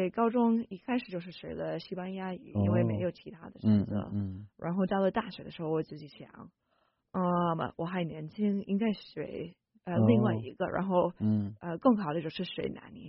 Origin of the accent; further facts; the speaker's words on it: California, United States; Chinese is a second language; 我就是因为在南加州出生长大，在那边有很多外国人，很多从墨西哥来人，或者说亚洲人来